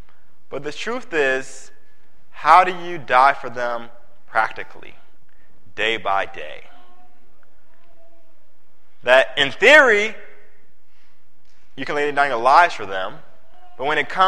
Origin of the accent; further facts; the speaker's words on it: Virginia, United States; moved away as an adult; now in Indianapolis, United States; You know, I grew up in Virginia, was there for all my life. I moved to Indiana in July with my wife to lead the Youth and Family Ministry in Indianapolis.